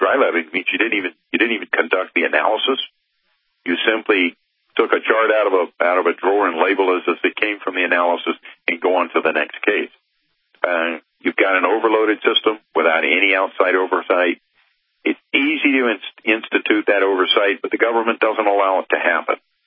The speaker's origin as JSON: {"language": "English", "region": "North Carolina", "country": "United States", "said": "I'm not sure about that because I'm from North Carolina."}